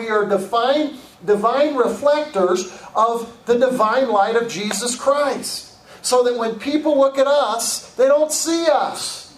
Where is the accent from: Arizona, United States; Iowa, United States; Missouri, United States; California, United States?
Iowa, United States; not because I grew up in Iowa